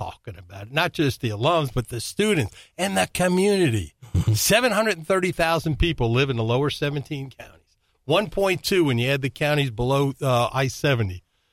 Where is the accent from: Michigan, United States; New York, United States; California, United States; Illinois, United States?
New York, United States; And I grew up in Long Island, and I watched Walt Frazier win championships for the Knicks.